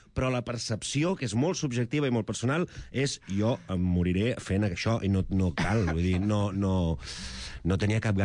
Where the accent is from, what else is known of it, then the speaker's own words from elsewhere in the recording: Gelida, Catalonia, Spain; Jo sóc de Gelida, que és al costat de Corbera.